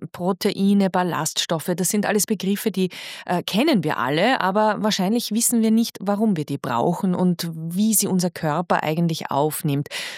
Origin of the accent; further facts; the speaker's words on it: Austria; Und das sind jetzt alles Gewächse, die bei uns in Österreich gedeihen?